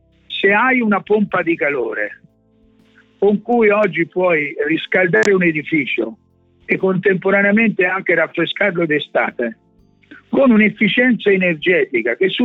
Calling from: Arezzo, Tuscany, Italy; Io vivo da 18 anni, da dove parlo, in una casa geotermica nel centro di Arezzo, e non uso il gas da 18 anni

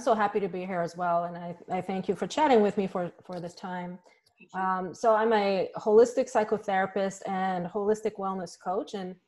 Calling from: Massachusetts, United States; Today I'm in Massachusetts, kind of in the middle of Massachusetts, about 40 minutes west of Boston.

